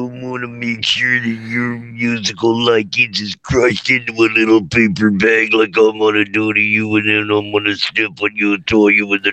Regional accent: Montebello, California, United States; The first one was the house I grew up with in Southside Montebello.

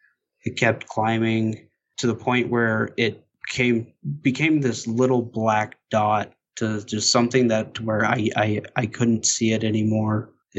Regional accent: Okeechobee, Florida, United States; This happened in the backyard of my parents' home in my hometown, Okeechobee, Florida. It was a small town, nothing too crazy, nothing too busy.

